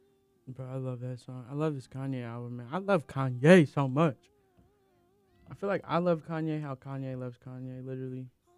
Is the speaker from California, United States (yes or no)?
yes; Alameda, California, United States; I come from Alameda, California. There's a whole bunch of Asian people, but they're all from different places.